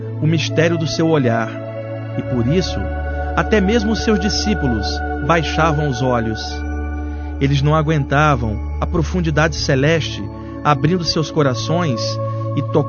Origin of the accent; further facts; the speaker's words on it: Rio de Janeiro, Brazil; eu sou carioca, eu nem me lembrava desse feriado, cara.